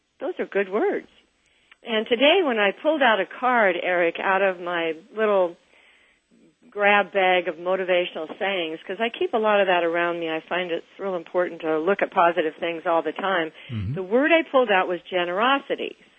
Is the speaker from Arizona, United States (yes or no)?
no; Bellevue, Washington, United States; now in Whidbey Island, United States; except in places like Bellevue, my old hometown, because now Whidbey Island's my hometown, we're running out of land in Bellevue